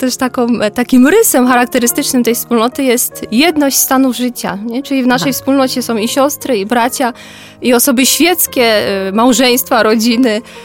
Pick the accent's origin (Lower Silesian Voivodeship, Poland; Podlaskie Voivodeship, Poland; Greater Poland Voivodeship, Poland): Greater Poland Voivodeship, Poland; Rawicz; also born or lived in Lublin; Pochodzę z Wielkopolski. Mhm. Z Leszna, właściwie z Rawicza. Chociaż dużą część mojego życia spędziłam w Lublinie, bo tam studiowałam. No, później wywędrowałam jeszcze dalej na wschód, na Ukrainę i później przez Kraków do Strzelec Opolskich